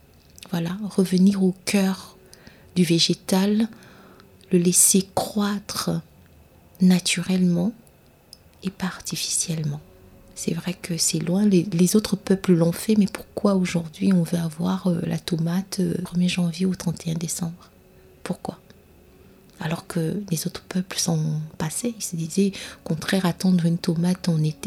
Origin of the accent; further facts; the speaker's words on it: Gabon; moved away as an adult; Dans mon pays d'origine, donc le Gabon, à chaque saison des pluies, il y a de l'érosion.